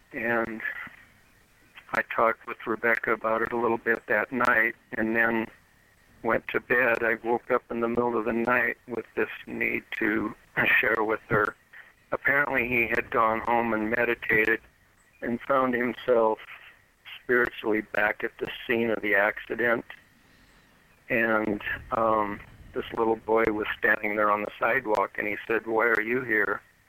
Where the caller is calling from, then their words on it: Bozeman, Montana, United States; Hi, Danielle. I'm in Bozeman.